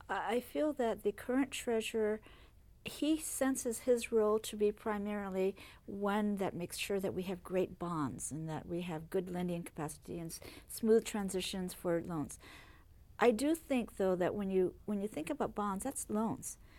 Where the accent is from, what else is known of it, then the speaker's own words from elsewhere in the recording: Japan; Hence, I grew up in Japan under this umbrella where he was the liaison of the status of forces agreements and work between the two governments.